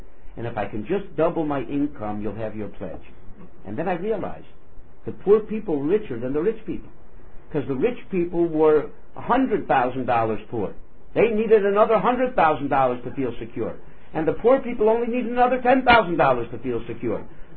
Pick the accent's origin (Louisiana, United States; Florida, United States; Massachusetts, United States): Florida, United States; Miami; I come from Miami originally.